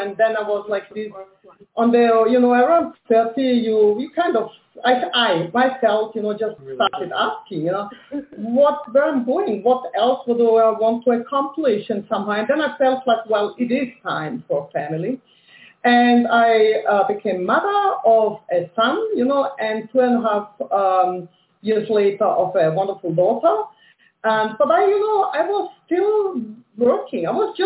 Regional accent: Austria; So, I grew up in Austria, went here to school.

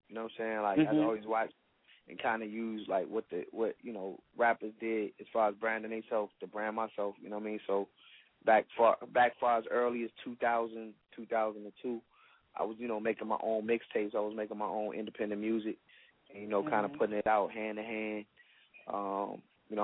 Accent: Orange, New Jersey, United States; First and foremost, I'm originally from Jersey. I was born in Jersey. I was born in Orange, New Jersey.

